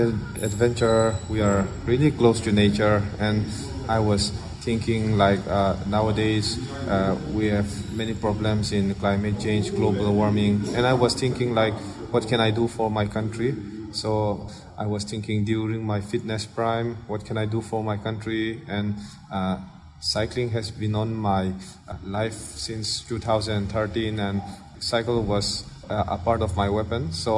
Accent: Aizawl, Mizoram, India; I'm from Mission Veng, Aizawl, Mizoram.

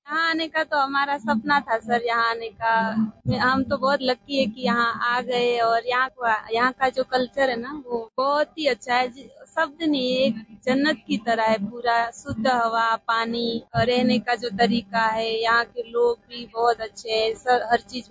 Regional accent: Gujarat, India; हम गुजरात से आए हैं।

